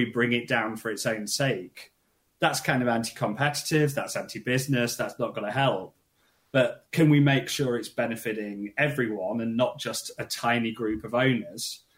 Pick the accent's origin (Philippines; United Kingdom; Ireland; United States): United Kingdom; And if you're not American, and you can guess from my accent, I'm not, Britain gets no tax revenue from everything it sells with Amazon.